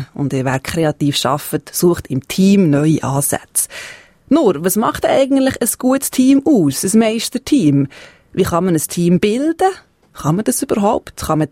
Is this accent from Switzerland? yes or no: yes; Bern, Switzerland; als Berner